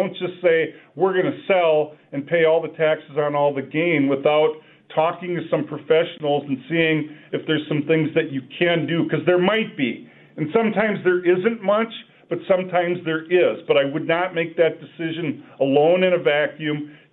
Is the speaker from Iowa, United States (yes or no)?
no; Olivia, Minnesota, United States; So a lot of people that listen to the show know that I grew up in Olivia, Minnesota, in the heart of Renville County, in the heart of farmland.